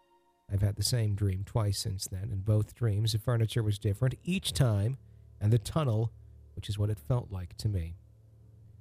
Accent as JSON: {"language": "English", "town": "Romeo", "region": "Michigan", "country": "United States", "tie": "born or raised there", "said": "that was not the last of my adventures in that house in my hometown of Romeo, Michigan, where I live today."}